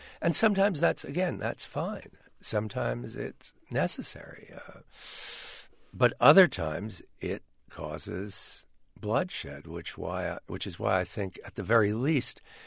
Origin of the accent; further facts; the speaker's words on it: United States; even though I am an American